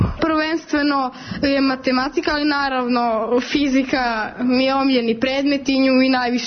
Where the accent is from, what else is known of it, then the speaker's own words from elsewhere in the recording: Niš, Southern and Eastern Serbia, Serbia; dolazim iz Niša, iz gimnazije Svetozar Marković